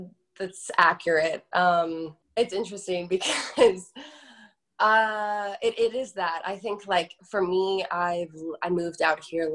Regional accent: Florida, United States; now in Los Angeles, United States; I'm from Florida and I live, grew up by the ocean. So like I need an ocean next to me and palm trees.

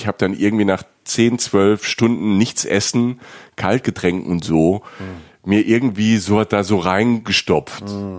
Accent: Rhineland-Palatinate, Germany; Ich komme ja aus der Pfalz. Bei uns auf dem Dorf gab es nicht so japanisch.

